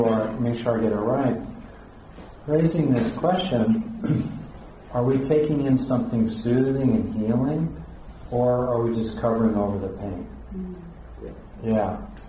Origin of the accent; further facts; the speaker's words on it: California, United States; and I grew up in California